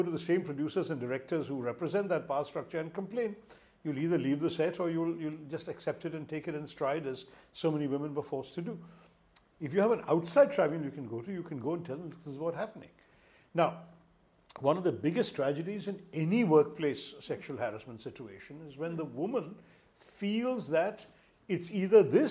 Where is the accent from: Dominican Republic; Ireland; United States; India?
India; And there's something wrong with us as Indian men if we can't address this problem in our society's interest.